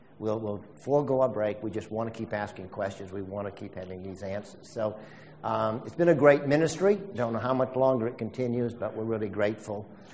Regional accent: United States; I am from the United States.

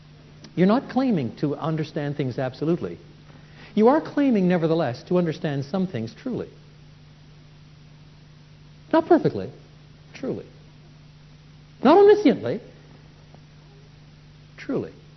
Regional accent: Canada; I was brought up in French and English in Canada, not in Greek or in Hebrew.

